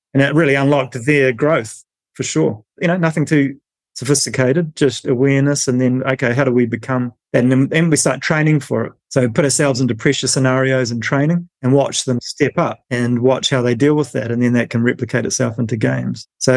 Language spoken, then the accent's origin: English; New Zealand; now in United Kingdom; I'm a New Zealander, but I live in England and quite close to Oxford.